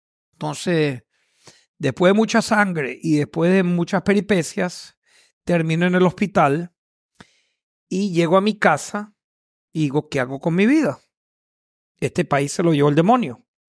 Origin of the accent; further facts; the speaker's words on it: Venezuela; Yo siendo griego venezolano, que tenga el avión que tenía el magnate fundador de los 747 Olympic